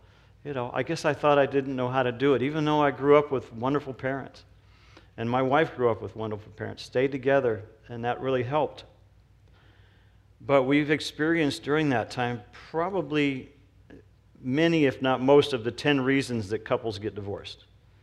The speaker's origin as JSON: {"language": "English", "town": "St. Louis", "region": "Missouri", "country": "United States", "tie": "born or raised there", "said": "I grew up in St. Louis, Missouri, which now it's kind of not a really good place to live, but back when you were a kid, it was great because we had creeks and rivers and lakes and snow"}